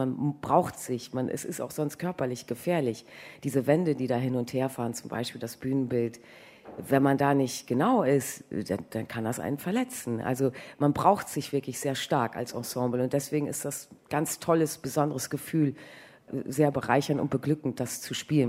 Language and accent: German; Peheim, Lower Saxony, Germany; Ja. Also Peheim hat 1000 Einwohner. Ja, da drumherum ist dann auch nicht so viel. Die nächsten Städte sind Oldenburg, Bremen, Osnabrück.